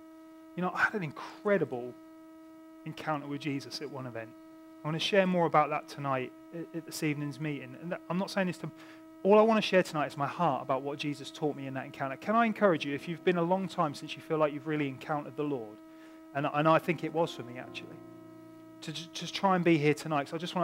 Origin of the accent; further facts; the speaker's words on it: England, United Kingdom; I'm a Brit